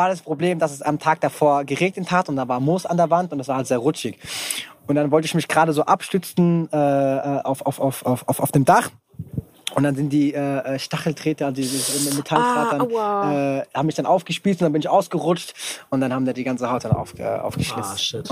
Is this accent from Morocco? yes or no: yes; Morocco; German is a second language; Vielleicht, wenn ich komme aus Marokko, da sind die Gesetze, glaube ich, lockerer.